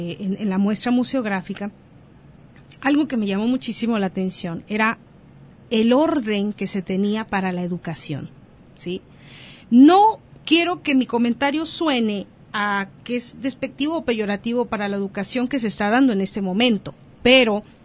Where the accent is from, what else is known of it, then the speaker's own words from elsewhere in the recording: Mexico; ¿Qué relevancia tiene Popotla en nuestra historia como mexicanos?